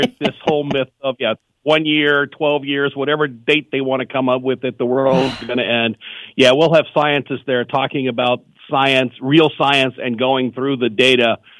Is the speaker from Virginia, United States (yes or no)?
yes; Virginia, United States; accent: southern; It's a southern accent. I grew up in Virginia, so I'm getting that southern drawl coming back in every so often.